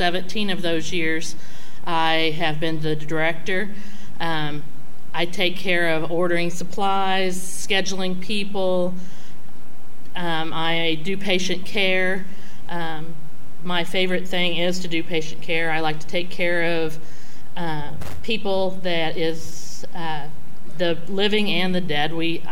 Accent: South Fillmore Township, Illinois, United States; I am a lifelong resident of Montgomery County. I was raised in South Fillmore Township

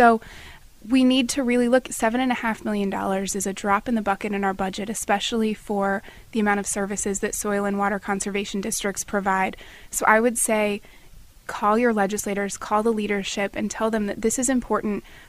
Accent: Illinois, United States; I grew up here in Montgomery County. My family's farmed in Montgomery and Christian County since about the Civil War, and so agriculture is certainly in my background. I grew up in 4-H

